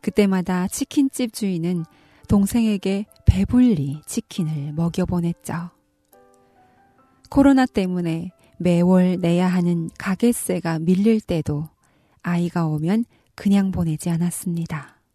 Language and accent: Korean; North Korea